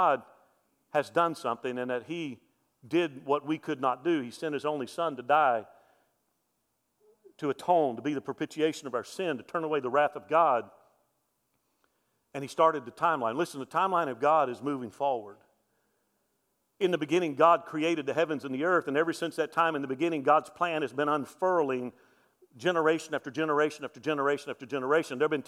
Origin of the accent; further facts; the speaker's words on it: Alabama, United States; And again, I'm from South Alabama, okay?